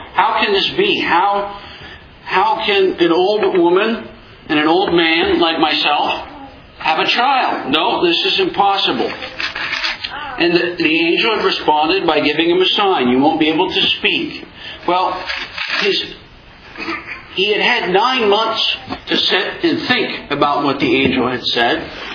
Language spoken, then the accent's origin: English; Japan; I grew up in Japan